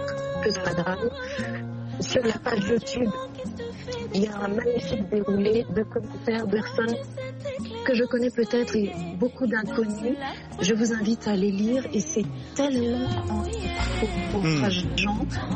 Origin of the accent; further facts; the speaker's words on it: Cameroon; moved away as an adult; now in France; Je suis née au Cameroun, j'ai grandi, j'ai fait mon école primaire, secondaire, l'université, et je suis venue en France pour poursuivre mes études après mon baccalauréat. Je suis en France depuis 2003.